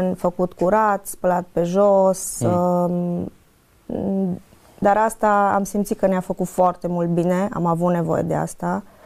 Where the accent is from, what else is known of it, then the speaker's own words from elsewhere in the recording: Oradea, Bihor County, Romania; sunt din Oradea, am absolvit Facultatea de Management din cadrul Universității Emanuel.